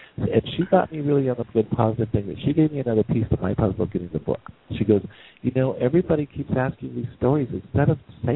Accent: Wyoming, United States; I am from Wyoming, but I have some really good clients and I love the South. As you guys have found out, I'm in Florida.

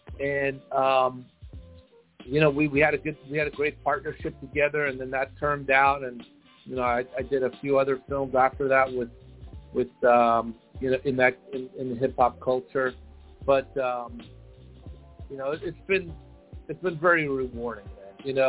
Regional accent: New York, United States; Because I was from New York at the time and I was living there, it was really heavy New York artists.

